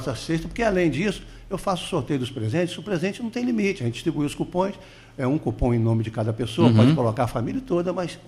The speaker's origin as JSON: {"language": "Portuguese", "town": "Itaperuna", "region": "Rio de Janeiro", "country": "Brazil", "said": "eu e mais um amigo, né, que somos lá de Itaperuna"}